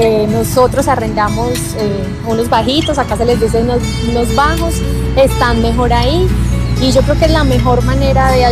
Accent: Manizales, Caldas, Colombia; estamos en Manizales, soy de Manizales, Caldas, Colombia.

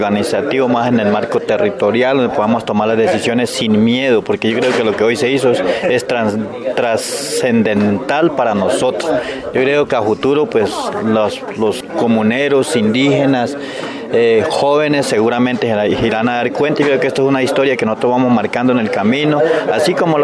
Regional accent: Miranda, Cauca, Colombia; soy de Miranda, de Resguardo Silvia La Calera

